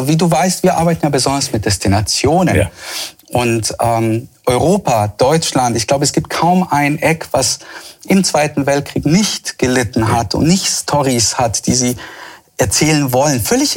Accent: Bosnia & Herzegovina; Du weißt ja auch, ich komme ursprünglich aus Bosnien, ja.

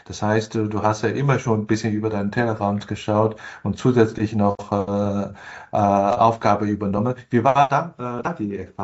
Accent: China; Ich meine, ich bin selber Chinese

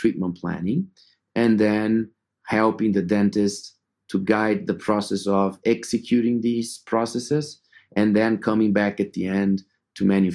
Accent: Brazil; English is a second language; So we grew up in Brazil in a very mixed society, you know, much more than Europe, much more than US.

